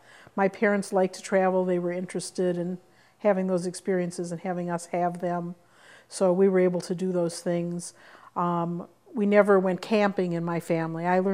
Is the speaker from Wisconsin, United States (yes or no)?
yes; Milwaukee, Wisconsin, United States; So, well, I was born in Milwaukee.